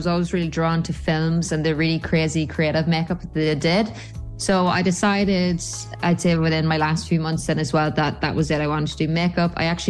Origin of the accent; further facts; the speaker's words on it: Castleblayney, County Monaghan, Ireland; it was really special to go into my hometown, especially obviously in Castle Blaney, and see my stuff stocked in there.